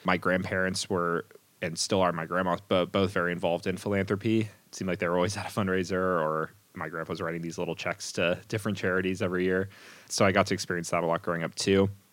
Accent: Portland, United States; born there; So I was born in Portland here.

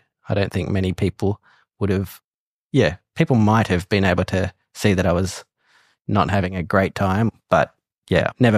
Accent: Warrnambool, Victoria, Australia; So it was quite a drive from where I grew up in Warrnambool.

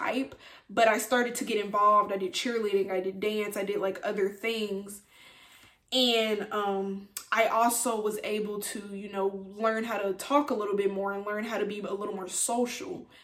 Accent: Nashville, Tennessee, United States; born there; So I was born in Nashville, Tennessee. And ever since I was a child, y'all, I was the more quiet, shy, reserved type.

